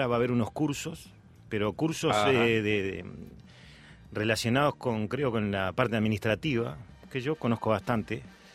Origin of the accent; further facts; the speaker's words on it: Aguas Corrientes, Canelones, Uruguay; cuando me dicen de dónde sos, le digo de Aguas Corrientes. Bueno, incluso los libros dicen oriundo de Aguas Corrientes.